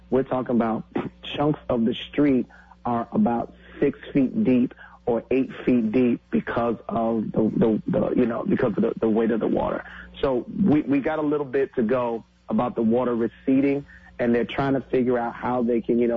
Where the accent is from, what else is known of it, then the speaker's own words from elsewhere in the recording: Hartford, Connecticut, United States; from us from Connecticut, which I'm so proud of my home state. I am so proud of being part of, you know, being born there at Hartford.